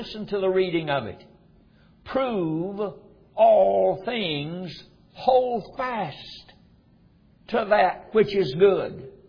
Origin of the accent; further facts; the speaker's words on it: North Carolina, United States; I came from North Carolina. We didn't have a storm cellar.